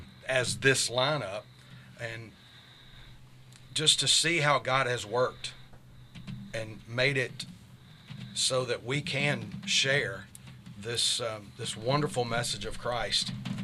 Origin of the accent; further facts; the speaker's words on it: Kentucky, United States; I'm from Western Kentucky